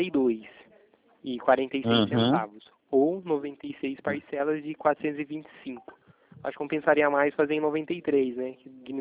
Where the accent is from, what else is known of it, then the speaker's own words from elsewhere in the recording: Itatiba, São Paulo, Brazil; E eu sou daqui de Itatiba, do interior de São Paulo.